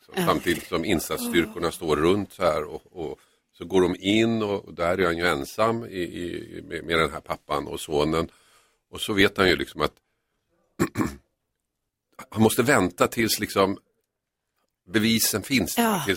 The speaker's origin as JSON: {"language": "Swedish", "country": "Finland", "said": "Nej, vet jag är från Finland."}